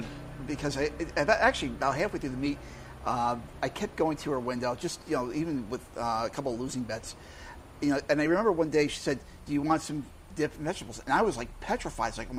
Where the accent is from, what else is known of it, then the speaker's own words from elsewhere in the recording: Chatham, New York, United States; Yeah, I grew up in Columbia County in Chatham, not far from the farms in North Chatham.